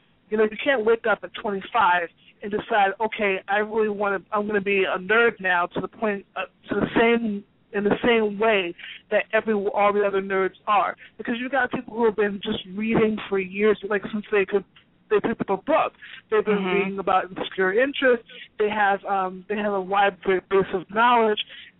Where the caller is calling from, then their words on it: Washington, District of Columbia, United States; from D.C.